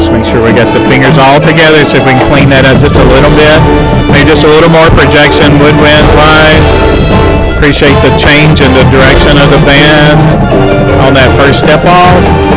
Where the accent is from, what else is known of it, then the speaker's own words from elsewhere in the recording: Jacksonville, Alabama, United States; I am from Jacksonville, Alabama